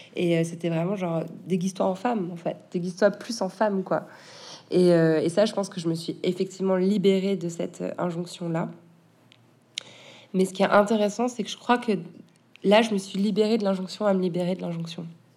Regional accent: Marseille, Provence-Alpes-Côte d'Azur, France; mon grand-père était marseillais. Je suis marseillaise, même si ça ne se voit pas. En fait, je suis hyper marseillaise.

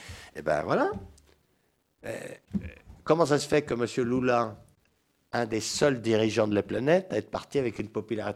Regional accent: France; On pourrait même dire ça chez nous, en France.

